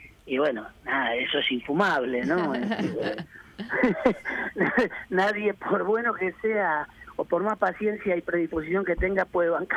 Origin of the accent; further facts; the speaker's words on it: Rosario, Santa Fe, Argentina; los rosarinos tenemos como cierta características personales similares